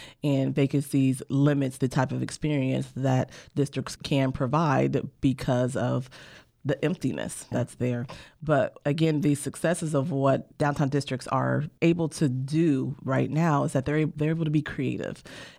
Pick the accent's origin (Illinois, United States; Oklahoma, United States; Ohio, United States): Ohio, United States; moved away as an adult; now in San Luis Obispo, United States; I did leave to go back to my home state of Ohio and went to grad school, completed my program there, and then moved back in 2006.